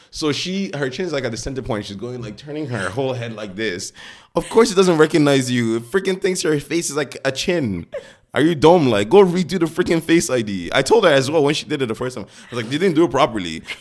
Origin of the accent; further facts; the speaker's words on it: Nigeria; All right, I'm Nigerian. Don't let the fucking English fool you. I'm Nigerian.